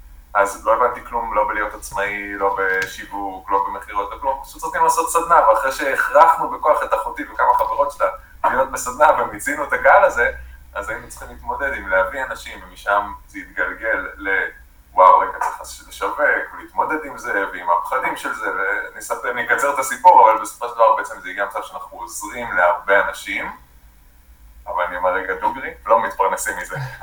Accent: Haifa, Haifa District, Israel; אני לא קיבוצניק במקור, אני גר בקיבוץ, אבל אני חיפאי במקור. אבל כן, אני גר בקיבוץ

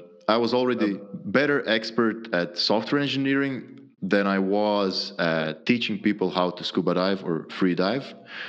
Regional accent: Croatia; English is a second language; moved away as an adult; also born or lived in Zagreb / Ireland; So I was born and raised in Croatia in a small town. Then after college, I moved to Zagreb, so the capital of the country. I worked there for a while. And then after that first job, I moved to Ireland.

